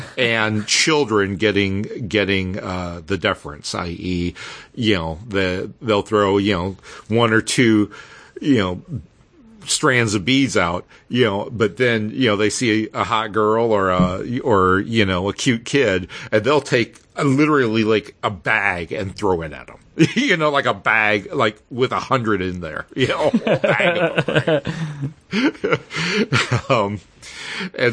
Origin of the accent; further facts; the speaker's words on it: New Orleans, Louisiana, United States; moved away; And I'm originally from New Orleans